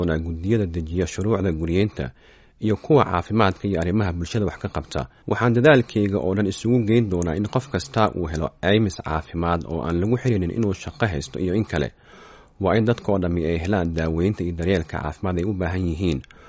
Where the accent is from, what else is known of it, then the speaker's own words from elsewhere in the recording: Annandale, Virginia, United States; also born or lived in Washington DC; now in Minneapolis, United States; Waxaan ku dhashay Washington DC sanadkii 1990kii. Waxaan ku koray xaafadda Annandale ee gobolka Virginia. Labadeeda waalid waxay ka yimaadeen Soomaaliya.